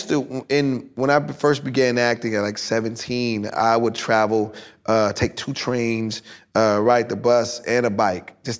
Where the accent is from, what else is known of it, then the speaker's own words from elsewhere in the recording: Rialto, California, United States; also born or lived in Bellflower / Compton; I was born in Bellflower, lived in Compton till I was about seven, then moved to Rialto, where that's my hometown, where I grew up.